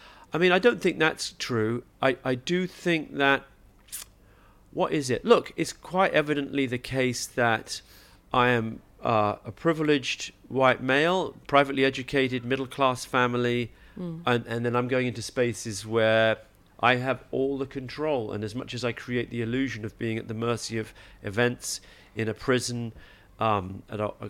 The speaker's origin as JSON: {"language": "English", "region": "England", "country": "United Kingdom", "tie": "born or raised there", "said": "I grew up in England, so I support England."}